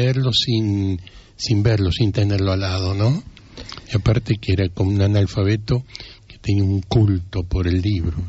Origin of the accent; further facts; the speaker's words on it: Buenos Aires, Argentina; born there; Yo nací en el Abasto